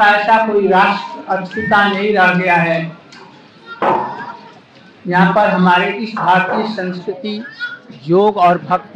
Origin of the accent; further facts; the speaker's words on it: Vrindavan, Uttar Pradesh, India; मथुरा वृंदावन के रहने वाले हैं